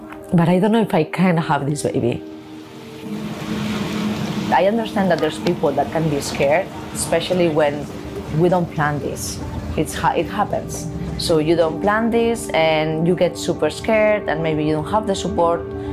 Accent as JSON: {"language": "English", "town": "Barcelona", "region": "Catalonia", "country": "Spain", "moved": "as an adult", "lives_now": "New York, United States", "said": "I moved to New York 6 years ago. I'm from Barcelona."}